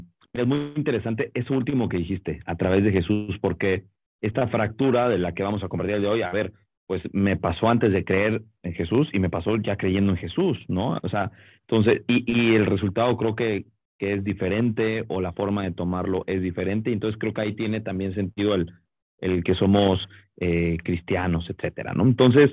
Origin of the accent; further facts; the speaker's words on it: Monterrey, Nuevo León, Mexico; Al decir tantas veces que soy de Monterrey, me obligas a ponerle acento.